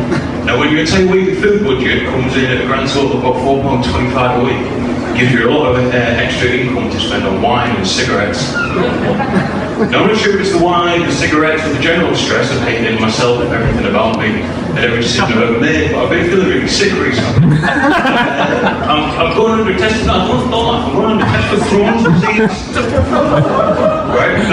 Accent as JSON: {"language": "English", "region": "North East England", "country": "United Kingdom", "tie": "born or raised there", "said": "growing up in the North East in a post that to Britain could potentially make a start on a drink problem"}